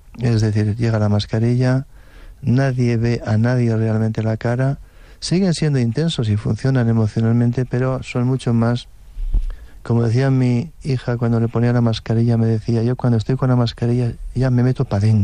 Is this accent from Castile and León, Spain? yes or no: no; Navarre, Spain; yo no soy de Pamplona, soy de la montaña